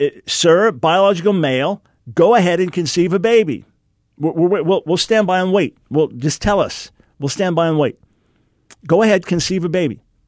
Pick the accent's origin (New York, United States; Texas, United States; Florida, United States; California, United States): New York, United States; I'm a New Yorker. I've been born in New York City, raised in Long Island, spent the first half of my life there